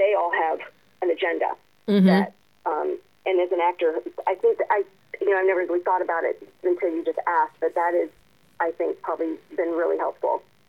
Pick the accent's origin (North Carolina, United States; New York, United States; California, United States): California, United States; Los Angeles; Ivy and I are both born and raised in Los Angeles, so we didn't have that experience growing up.